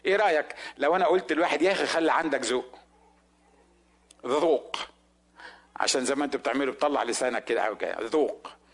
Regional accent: Upper Egypt, Egypt; أنا الوحيد اللي من الصعيد

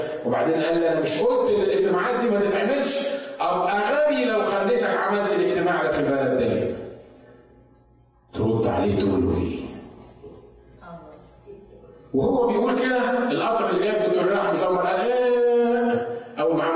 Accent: Egypt; والاعتقال عندنا في مصر تقعد 40 يوم في السجن قبل ما يسمعوا لك

